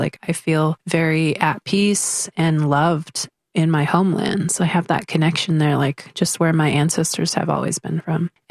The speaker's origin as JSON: {"language": "English", "region": "Washington", "country": "United States", "tie": "born or raised there", "moved": "as an adult", "said": "So I'm from the Swinomish Indian Tribal Community. It's a really small community in Northwest Washington State in Coast Salish Territory. And I was born and raised within that community. And after I graduated high school, I moved to Portland."}